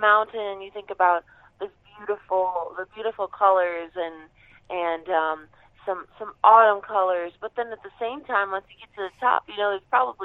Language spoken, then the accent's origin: English; Detroit, Michigan, United States; born or raised there